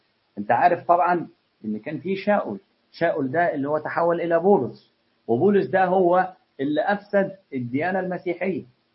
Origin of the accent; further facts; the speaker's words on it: Egypt; اللي هما بيقولوا عندنا في مصر هنا يقول لك إن هو لونه خمري حبتين